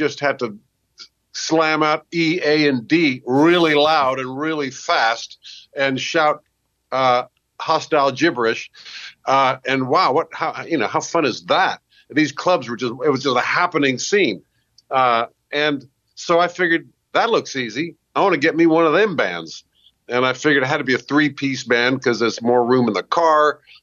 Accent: Beirut, Beirut Governorate, Lebanon; Well, in Beirut, it felt kind of... Looking back on it, it's all exotic and wow, how cool is that? But at the time, we didn't have TV.

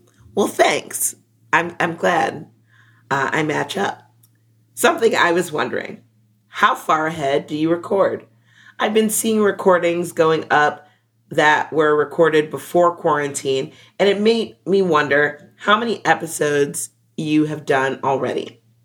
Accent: Midwest, United States; And then I take a little bit of ranch because I'm from the Midwest.

